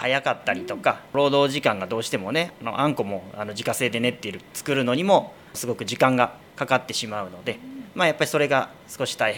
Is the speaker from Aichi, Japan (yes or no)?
no; Fujisawa, Kanagawa, Japan; 私はあのこの藤沢市の片瀬で生まれて片瀬で育って